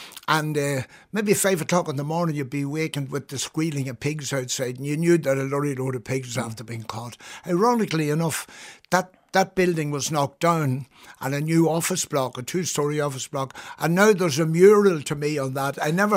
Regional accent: Ireland; because I suppose we're typical Irish, we're always for the kind of for the underdog.

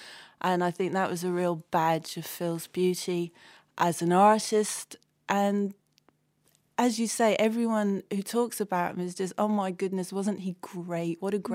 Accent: London, United Kingdom; I grew up in London, but very much part of the London Irish community

